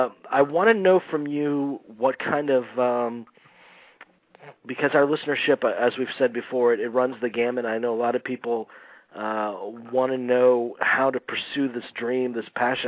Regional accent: Florida, United States; you and I are obviously, we're both from Florida, for our listeners that aren't aware.

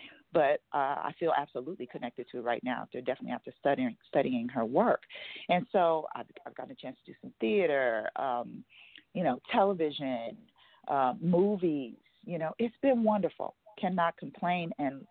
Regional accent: Chicago, Illinois, United States; it's inclusive of the music I grew up listening to in Chicago, my dad's a singer. And I was raised on gospel music and R&B and soul and funk.

